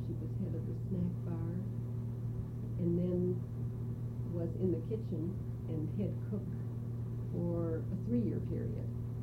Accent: Midwest, United States; We're from the Midwest originally. I'm a preacher's daughter

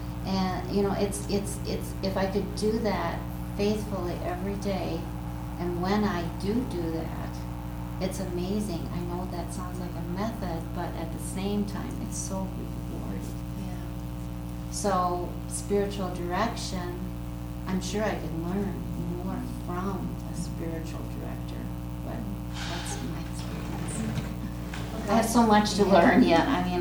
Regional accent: Minnesota, United States; We are from Minnesota. I live on a farm, and we have a field road that I do 2 miles on

